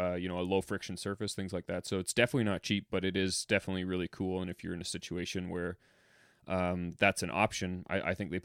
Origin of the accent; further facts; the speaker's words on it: Ontario, Canada; now in Vancouver, Canada; certainly growing up in Ontario